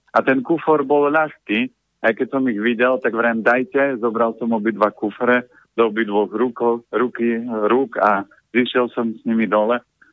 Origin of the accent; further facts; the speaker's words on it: Žilina Region, Slovakia; A ja hovorím, pochádzam z Oravy